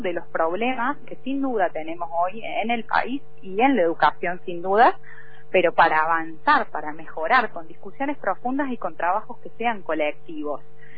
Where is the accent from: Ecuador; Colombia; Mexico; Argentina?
Argentina; que es nuestro orgullo, como lo decía, como argentina.